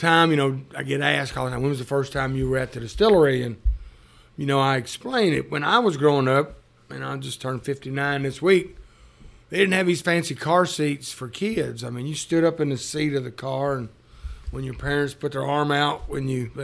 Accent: Bardstown, Kentucky, United States; Well, you know, I was born and raised there in Bardstown.

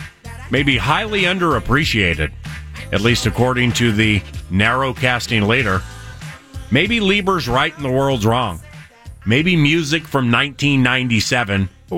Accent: Washington, District of Columbia, United States; And I grew up in Washington, D.C.

